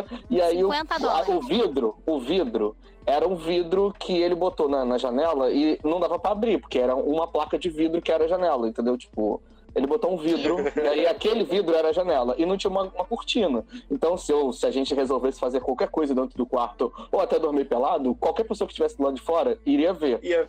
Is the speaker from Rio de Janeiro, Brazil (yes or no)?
yes; Realengo, Rio de Janeiro, Brazil; Porra, eu sou de Realengo, vou dar 100, não, não existe isso.